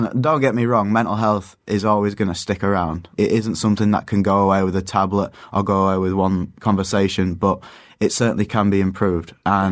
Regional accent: York, Yorkshire and the Humber, United Kingdom; the name, I'm actually from York, so

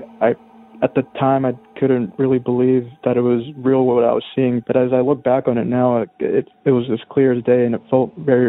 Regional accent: Texas, United States; from Texas

